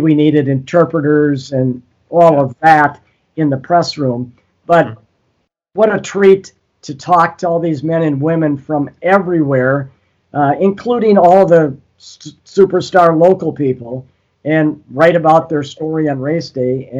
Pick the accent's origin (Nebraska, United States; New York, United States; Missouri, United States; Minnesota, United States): Minnesota, United States; St. Paul; I grew up in St. Paul